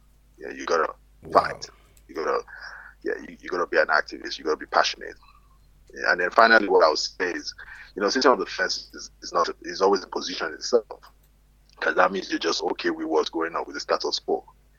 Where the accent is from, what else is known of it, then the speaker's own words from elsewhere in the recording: Ibadan, Oyo, Nigeria; I was born in Ibadan. Wow. I was born specifically University College Hospital Ibadan, UCH. Hmm. I grew up University of Ibadan campus, University of Ibadan, went to International School